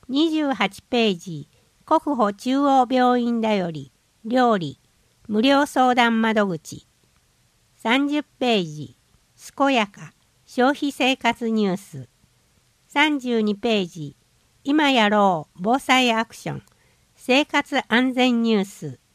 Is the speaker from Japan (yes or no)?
yes; Tawaramoto, Nara, Japan; ごちゃごちゃしていない、ゆっくりと過ごせてホッとできる場所、それが私が生まれ育ってきた田原本町という町だと思っています。